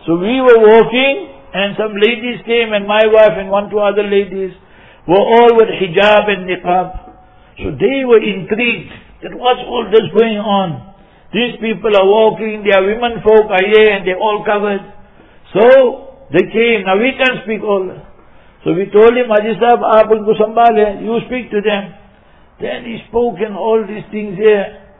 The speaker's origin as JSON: {"language": "English", "town": "Heidelberg", "region": "Gauteng", "country": "South Africa", "tie": "born there", "said": "I was born in Heidelberg, and if you take Islamically 64 years, and English calendar Gregorian 62 years."}